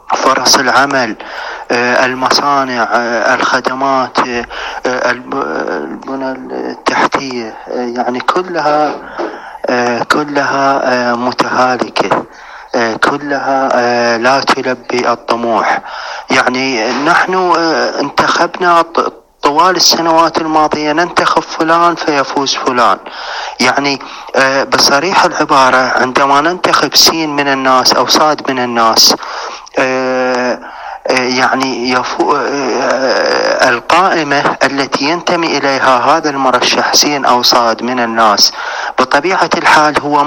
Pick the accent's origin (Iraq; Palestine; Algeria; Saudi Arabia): Iraq; Nasiriyah, Dhi Qar; كوني مواطن عراقي جنوبي من محافظة الناصرية جنوب العراق